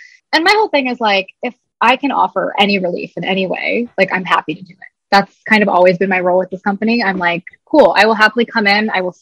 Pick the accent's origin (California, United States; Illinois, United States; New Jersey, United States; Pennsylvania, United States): Illinois, United States; Oak Park; oh, I grew up in Chicago. I'm from Oak Park.